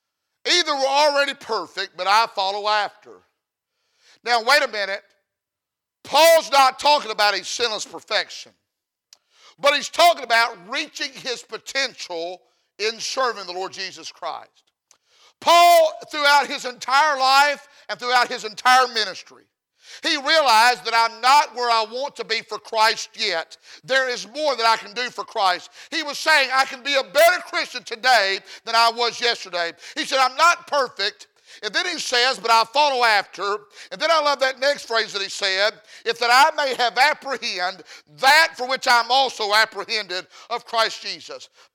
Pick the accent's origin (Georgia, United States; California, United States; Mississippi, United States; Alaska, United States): Mississippi, United States; I'm from Mississippi and I'm a little bit of a slow learner, amen.